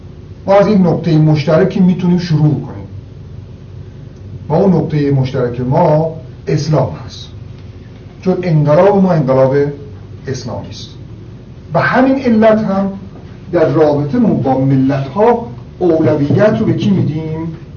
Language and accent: Persian; Iran; فهمید من از ایران هستم